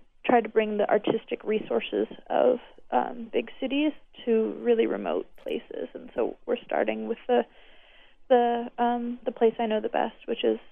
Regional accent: Pahrump, Nevada, United States; My partner, Derek Palacio, who's also a writer, he and I are starting it in my hometown in Pahrump, Nevada

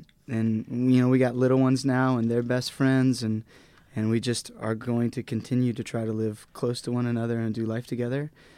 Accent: Acworth, Georgia, United States; moved away as an adult; my wife and I grew up together in Acworth, Georgia, and we got married young, and we moved down to Florida for school, down to West Palm.

